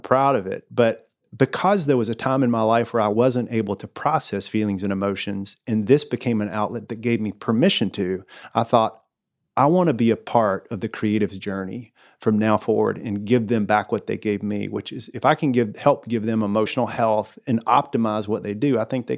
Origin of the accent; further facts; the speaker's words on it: the South, United States; I grew up in a small town in the South, which I'm so proud of my hometown.